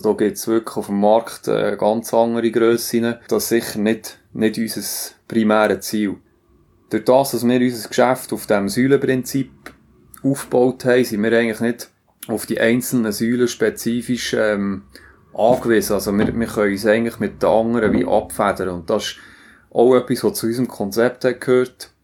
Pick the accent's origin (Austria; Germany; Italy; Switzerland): Switzerland; Solothurn; Für uns war klar, Solothurn als Homebase zu starten, weil wir sind hier verankert, wir sind alle aus Solothurn.